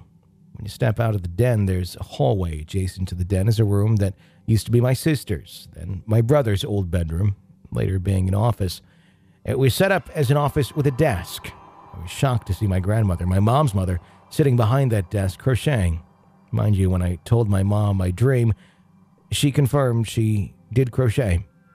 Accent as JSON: {"language": "English", "region": "New York", "country": "United States", "tie": "born or raised there", "moved": "yes", "said": "When I had the dream, we were already living in Florida, but the dream took place in the house I grew up in on Long Island."}